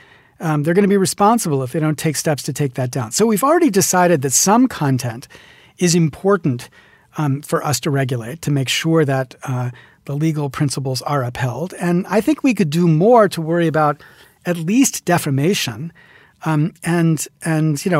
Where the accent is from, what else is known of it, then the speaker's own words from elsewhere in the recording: Williamsport, Pennsylvania, United States; So I grew up in the kind of Kentucky part of Pennsylvania, a town called Williamsport, Pennsylvania, which is about 80.